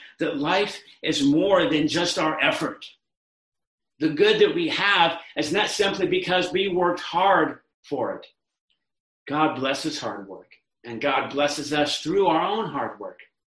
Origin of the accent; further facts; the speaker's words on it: United States; Perhaps especially being American, and we can do it.